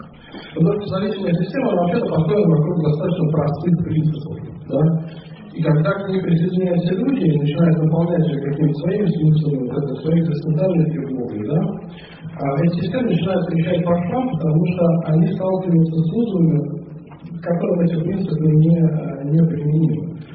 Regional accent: Moscow, Russia; я из Москвы.

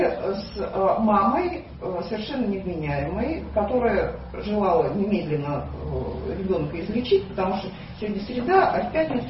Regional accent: Donetsk, Donetsk Oblast, Ukraine; now in Kyiv, Ukraine; Значит, я из Донецка, но сейчас я живу почти год живу в Киеве.

